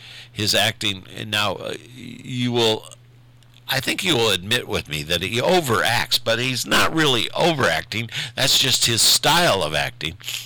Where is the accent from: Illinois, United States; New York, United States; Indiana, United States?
Indiana, United States; Indianapolis; now in Ohio, United States; I consider myself a Hoosier because I was born in Indianapolis and lived there for the first third of my life.